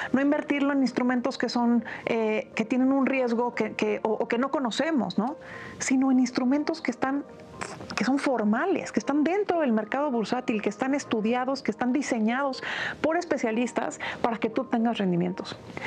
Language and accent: Spanish; Mexico; le permita a todos los que somos mexicanos, que tenemos una cuenta de banco